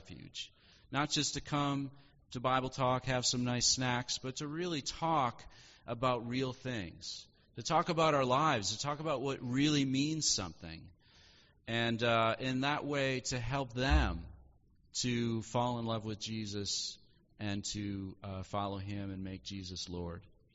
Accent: Wisconsin, United States; now in New York, United States; I grew up in Wisconsin. There's not all nations necessarily represented in Wisconsin. Moving here to New York, I feel like I'm now in all nations.

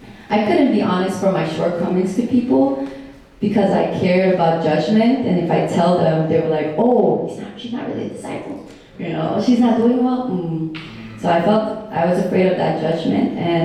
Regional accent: Philippines; now in United States; I grew up in the Philippines. I'm the youngest of three kids

